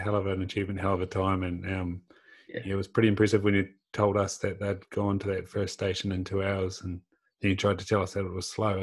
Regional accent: Invercargill, Southland, New Zealand; growing up in Invercargill, seeing things like the Kepler, seeing things like Coast to Coast

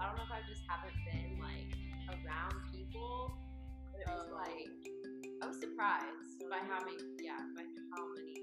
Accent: Atlanta, Georgia, United States; No, I'm from Atlanta, actually.

